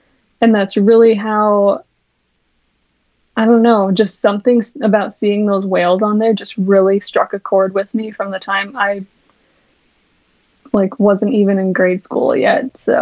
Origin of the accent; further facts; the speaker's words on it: South Dakota, United States; Yeah, so I'm originally from South Dakota.